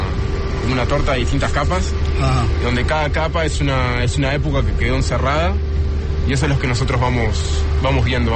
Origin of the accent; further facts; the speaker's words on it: Uruguay; moved away as an adult; now in Israel; Yo soy de Uruguay.